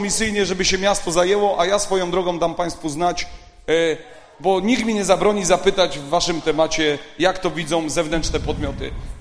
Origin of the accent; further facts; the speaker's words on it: Niwka, Silesian Voivodeship, Poland; bo ja jestem z Niwki